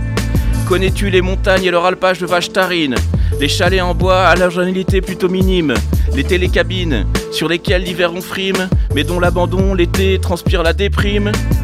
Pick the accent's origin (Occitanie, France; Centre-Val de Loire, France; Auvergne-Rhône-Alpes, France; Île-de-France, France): Auvergne-Rhône-Alpes, France; born there; parce que je suis né en Haute-Savoie.